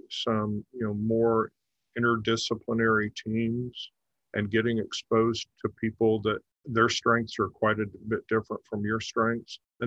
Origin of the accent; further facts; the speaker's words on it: Kansas, United States; I grew up in Kansas, and in rural Kansas, we had, you know, same kinds of issues.